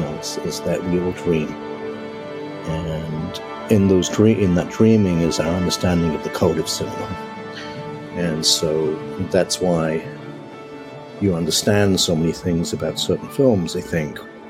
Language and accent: English; England, United Kingdom; now in Los Angeles, United States; I was originally from England, but I've been living in Los Angeles for, good God, a long time.